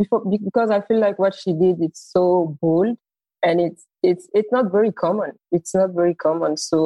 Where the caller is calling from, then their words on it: Abidjan, Côte d’Ivoire; So I'm joining from Abidjan, Côte d'Ivoire.